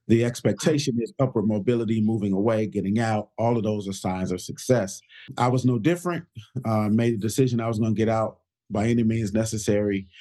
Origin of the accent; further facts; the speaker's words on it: Chicago, Illinois, United States; So my journey begins in Englewood as a young child, as a young boy, born and raised in Englewood on the south side of Chicago.